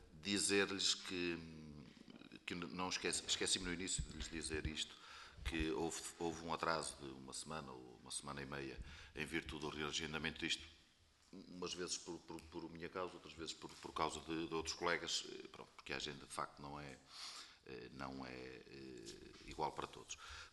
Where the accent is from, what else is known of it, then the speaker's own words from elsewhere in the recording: Baião, Porto, Portugal; eu sou de Baião, de um concelho que é bem perto.